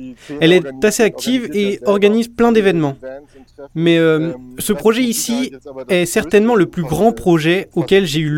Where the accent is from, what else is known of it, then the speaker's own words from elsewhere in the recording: Bremerhaven, Bremen, Germany; now in Hamburg, Germany; De base, je viens de Bremerhaven. C'est une petite ville au nord de l'Allemagne. Avec le temps, j'ai fait d'autres stations. Mais là, depuis 2003, je me suis installé à Hambourg